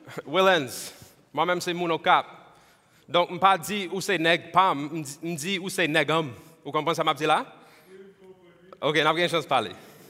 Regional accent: New Jersey, United States; also born or lived in Delaware; So I grew up in New Jersey, South Jersey, outside of Philadelphia.

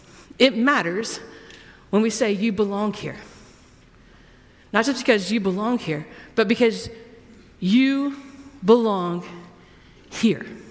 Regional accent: Georgia, United States; I grew up in Georgia. … is in Indiana.

